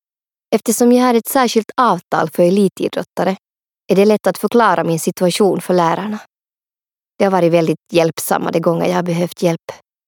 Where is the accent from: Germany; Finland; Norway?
Finland; Ostrobothnia; now in Sweden; och jag är från Österbotten.